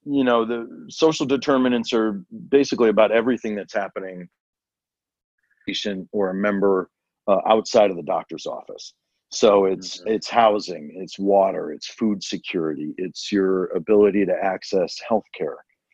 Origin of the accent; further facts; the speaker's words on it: Detroit, Michigan, United States; I'm a son of Detroit, so I grew up on Motown.